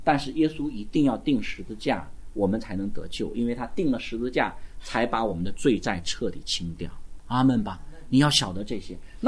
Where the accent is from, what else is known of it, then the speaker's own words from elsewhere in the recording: China; 我们是中国人，我又不是印度人，